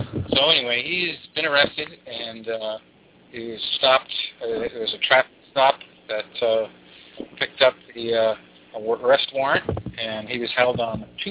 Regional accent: Dorchester, Massachusetts, United States; Came from my hometown of Dorchester.

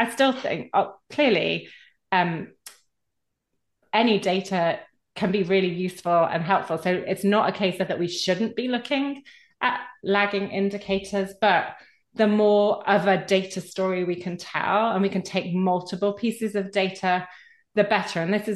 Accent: United Kingdom; So particularly can say that being a Brit, but you're not an island

